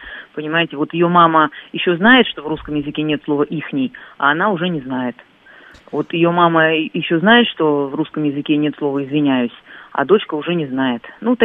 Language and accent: Russian; Krasnodar Krai, Russia; Я выросла на Кубани, я очень люблю эту кубанскую балачку